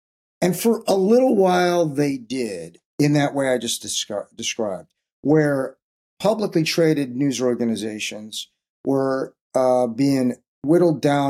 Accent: Chicago, Illinois, United States; I grew up in Chicago.

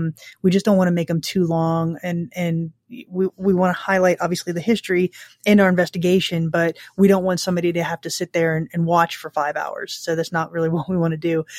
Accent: Ocala, Florida, United States; You know, I'm actually from Ocala, which is north of Orlando.

